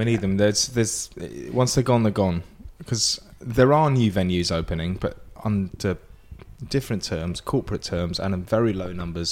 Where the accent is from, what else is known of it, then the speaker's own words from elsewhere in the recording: Tunbridge Wells, South East England, United Kingdom; now in Manchester, United Kingdom; I grew up in Tunbridge Wells in Kent before I moved to Manchester.